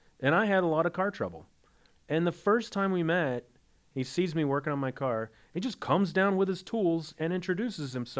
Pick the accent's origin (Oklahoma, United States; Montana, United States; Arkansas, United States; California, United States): Arkansas, United States; And I'm originally from Arkansas.